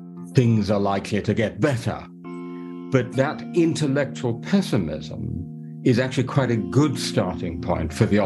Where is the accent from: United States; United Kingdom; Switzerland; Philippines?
United Kingdom; as a Brit